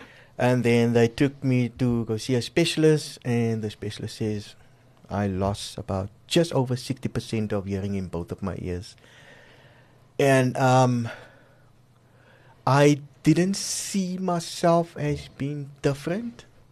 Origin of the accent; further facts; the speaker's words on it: Cape Town, Western Cape, South Africa; I was born in Cape Town. Born and raised in Cape Town.